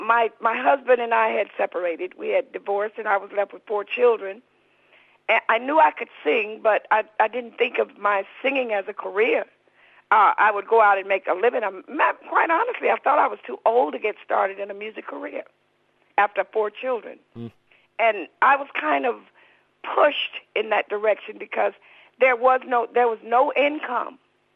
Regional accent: Alabama, United States; we were very, very poor family growing up in Alabama.

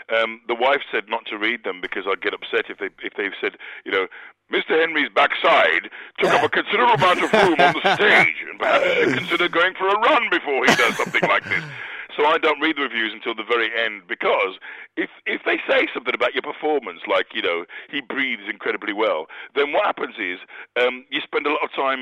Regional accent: Dudley, West Midlands, United Kingdom; the fact that I'm from Dudley and don't really know much about Shakespeare

